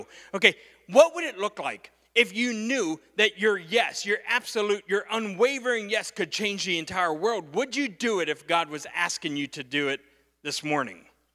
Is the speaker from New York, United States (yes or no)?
no; Pennsylvania, United States; I'm from Pennsylvania. I worked on a farm.